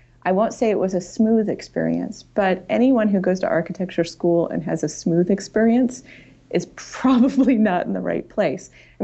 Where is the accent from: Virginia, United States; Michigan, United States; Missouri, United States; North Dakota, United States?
Missouri, United States; St. Louis; also born or lived in New York, United States / Boston, United States; So I grew up in St. Louis, Missouri, which was a wonderful place to grow up. My parents are not from St. Louis.